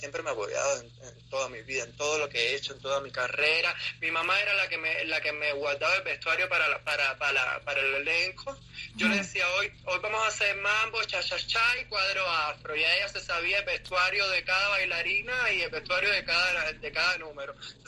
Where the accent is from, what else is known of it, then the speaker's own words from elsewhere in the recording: Pinar del Río, Cuba; De Pinar del Río.